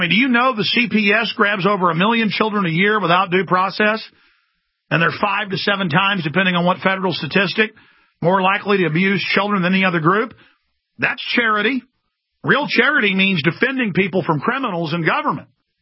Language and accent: English; Dallas, Texas, United States; when I was growing up in Dallas, every Christmas, every holiday, we would go spend 3 or 4 hours several times down there